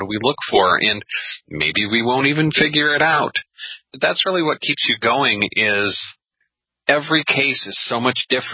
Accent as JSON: {"language": "English", "country": "United States", "said": "Because I'm an American, so..."}